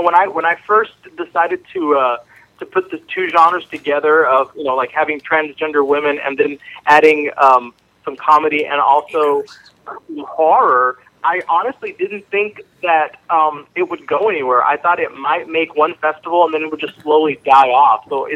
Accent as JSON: {"language": "English", "town": "Dallas", "region": "Texas", "country": "United States", "said": "I'm from Dallas, Texas"}